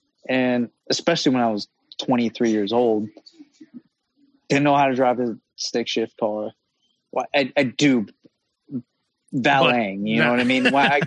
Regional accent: United States; I never realized how lucky I was growing up in America.

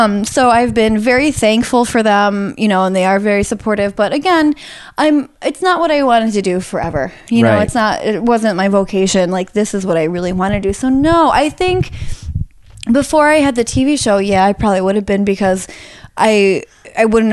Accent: New York, United States; Went back home to my hometown of near Buffalo

